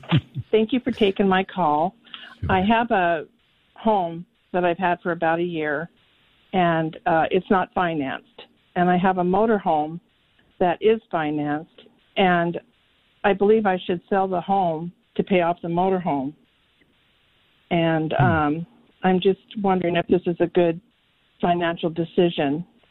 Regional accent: Washington, United States; I'm from Washington, and I love Washington and Oregon

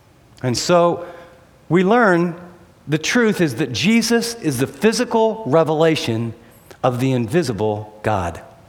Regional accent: United States; I grew up in America, I'm telling Frank.

